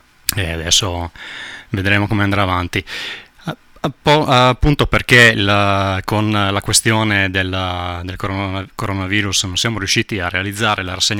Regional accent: Rivamonte Agordino, Veneto, Italy; sono comune di Rivamonte, Ponte Alto

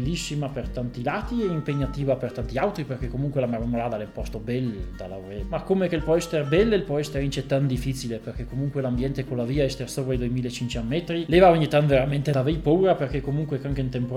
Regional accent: Arabba, Veneto, Italy; sono da Reba

